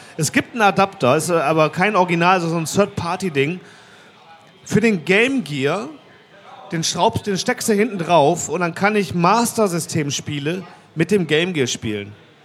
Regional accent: Mülheim an der Ruhr, North Rhine-Westphalia, Germany; Ich komme ja, wie gesagt, aus Mühlheim, falls auch keiner weiß.

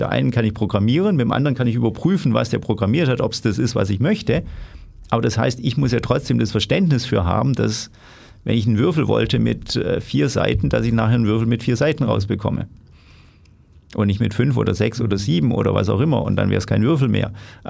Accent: Stuttgart, Baden-Württemberg, Germany; Also ich komme aus dem Stuttgarter Bereich, er kam aus dem Nürnberger Bereich und wir haben uns regelmäßig Schlachten auf dem Spielfeld geliefert.

